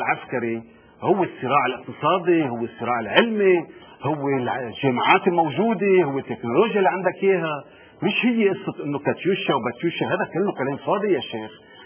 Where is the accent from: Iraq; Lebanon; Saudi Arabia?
Lebanon; نحن استاذ وليد كلبنانيين كعرب نحن للأسف نحن أصحاب حق, بس نحن ما بنعرف نسوق حقنا